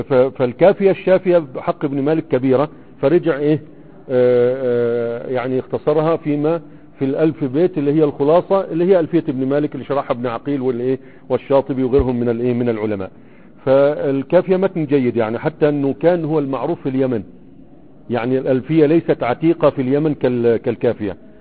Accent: Egypt; عندنا في مصر

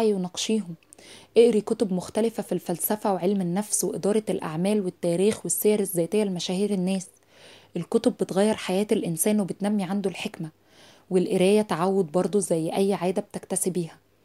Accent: Egypt; احنا كمصريين بقى قلبنا الدنيا

